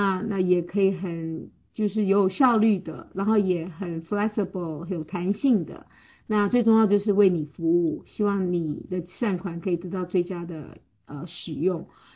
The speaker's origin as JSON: {"language": "Chinese", "country": "Taiwan", "lives_now": "United States", "said": "我常常说我自己从台湾来的，然后我在台湾也是念公共政策，然后公共行政"}